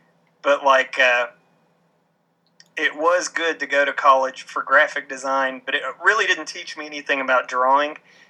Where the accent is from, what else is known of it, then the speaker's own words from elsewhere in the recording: West Virginia, United States; I grew up in West Virginia. There were no comic stores anywhere.